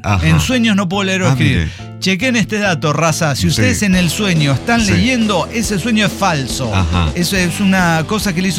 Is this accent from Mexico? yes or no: yes; Durango, Mexico; now in Mazatlán, Mexico; esto yo crecí en Durango. Soy duranguense, como el pasito, ¿entiendes?